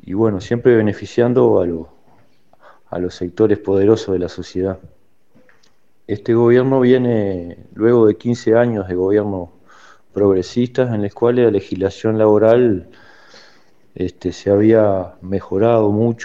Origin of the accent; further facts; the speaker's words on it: Juan Lacaze, Colonia, Uruguay; Anteriormente tuve un breve pasaje por una textil en mi pueblo, en Juan Lacase, que cerró hace muchos años